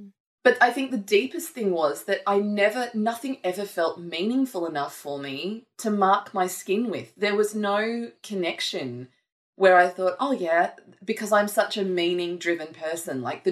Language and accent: English; Gold Coast, Queensland, Australia; I grew up on the Gold Coast.